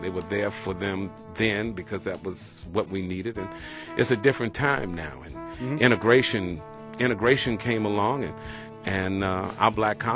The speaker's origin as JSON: {"language": "English", "town": "Tuskegee", "region": "Alabama", "country": "United States", "tie": "born or raised there", "said": "I graduated from Tuskegee. I was born and raised and educated in Tuskegee. So was my brother."}